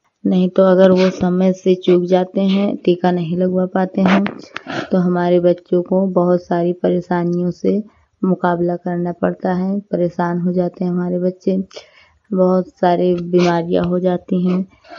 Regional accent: Hariharpur, Uttar Pradesh, India; मैं हरिहरपुर जिला सरावस्ती के रहने वाली हूँ।

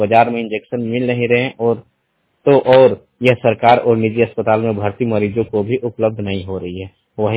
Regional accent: Ranchi, Jharkhand, India; मैं रांची से हूँ

